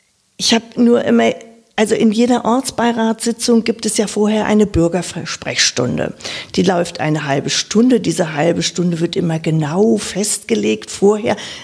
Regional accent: Lower Saxony, Germany; now in Wiesbaden, Germany; wie man vielleicht auch an meiner Sprache schon hört, ich bin aus Niedersachsen, aus dem Norden dieser Republik, bin in einem 5000-Seelendorf aufgewachsen als viertes Kind

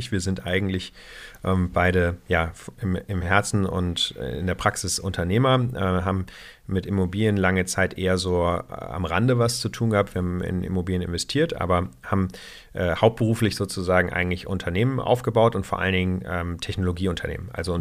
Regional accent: Rostock, Mecklenburg-Vorpommern, Germany; also born or lived in Franconia; now in Berlin, Germany; ich bin zwar im Süden Deutschlands in Franken geboren, bin aber in Rostock an der Ostsee aufgewachsen. Und dann bin ich eben später in Berlin angekommen

